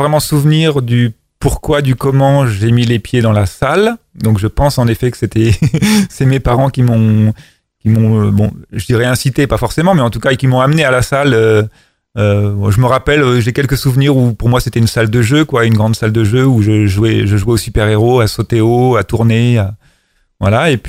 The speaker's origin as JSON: {"language": "French", "town": "Vernon", "region": "Normandy", "country": "France", "tie": "born or raised there", "said": "Je suis né à Vernon, j'ai commencé la gym quand j'avais 7 ans à l'avenir de Vernon."}